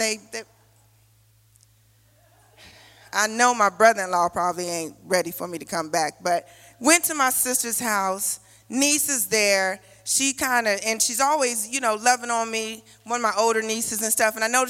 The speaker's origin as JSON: {"language": "English", "region": "Maryland", "country": "United States", "moved": "yes", "said": "I come from Maryland, so they're a little ways ago, but I get to go home every now and then."}